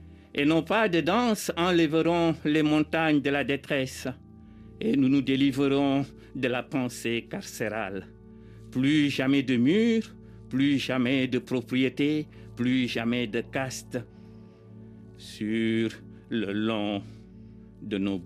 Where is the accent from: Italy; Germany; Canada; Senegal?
Senegal; Fouta Toro; born there; Et dans ma région, là où je suis né, au Fouta, ce régime pratiquait l'esclavage.